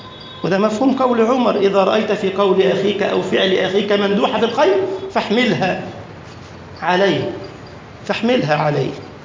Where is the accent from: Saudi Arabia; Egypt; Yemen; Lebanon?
Egypt; اللهم اجعل بلدنا مصر أمنا أمانا، سخاء رخاء، وسائر بلاد المسلمين